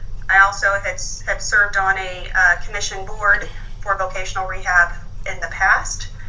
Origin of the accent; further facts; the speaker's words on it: Nebraska, United States; Just to give you a little background about myself, I came from Nebraska.